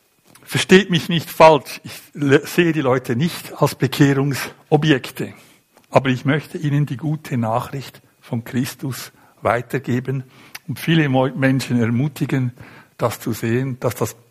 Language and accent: German; Zug, Switzerland; der durchschnittliche Mensch in Zürich oder in Zug, wo ich herkomme, bei dem hat Gott keinen Platz im Leben.